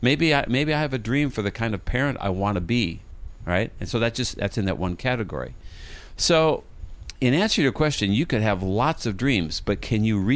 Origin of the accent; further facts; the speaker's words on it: Minneapolis, Minnesota, United States; I grew up in Minneapolis, Minnesota, fell in love with water skiing at age 21